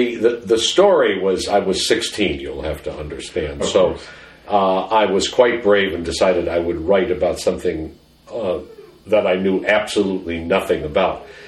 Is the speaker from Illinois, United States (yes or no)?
yes; Illinois, United States; As a matter of fact, I had hardly ever been to Wisconsin. I grew up in Illinois.